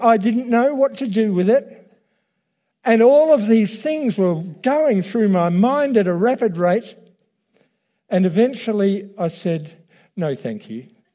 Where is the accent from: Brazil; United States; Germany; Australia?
Australia; Tasmania; born there; also born or lived in New Zealand; I was born in Tasmania, and within a month, we were on our way to New Zealand.